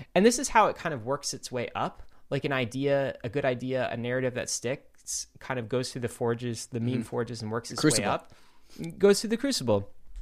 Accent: Brooklyn, New York, United States; I'm from Brooklyn, man.

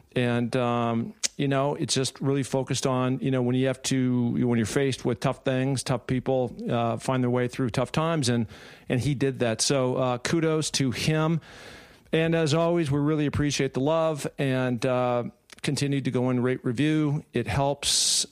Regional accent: Seattle, Washington, United States; now in Hermosa Beach, United States; And we hail actually both from the Northwest. You are now living in Portland. I'm from Seattle.

